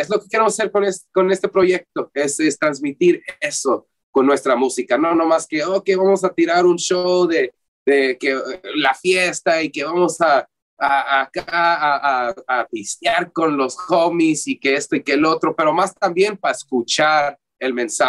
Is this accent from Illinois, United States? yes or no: no; San Diego, California, United States; aquí en San Diego, donde soy, aquí California, San Diego, somos chicanos, aquí cerca de Tijuana